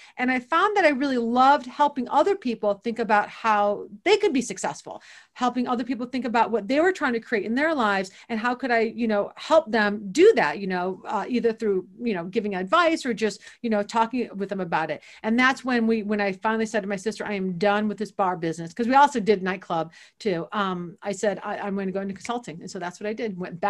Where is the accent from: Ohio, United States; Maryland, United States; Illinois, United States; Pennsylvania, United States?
Ohio, United States; Toledo; But one funny aside is that when I grew up in Toledo, so Toledo proper is not very fancy, but the surrounding suburbs are fancy, right?